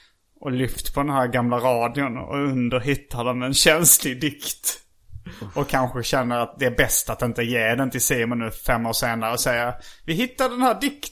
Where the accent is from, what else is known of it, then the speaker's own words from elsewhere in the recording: Skåne, Sweden; accent: Scanian; Men då kom jag ihåg att jag kunde inte riktigt bara ha min vanliga dialekt. Nej. Varken i busringningarna eller i sketcherna. Jag var tvungen att bre på en liten extra skånska.